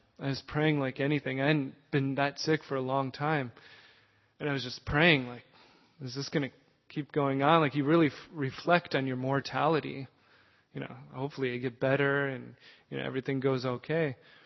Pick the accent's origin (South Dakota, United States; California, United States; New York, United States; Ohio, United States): South Dakota, United States; growing up in South Dakota, that's so much of the society there is hunting.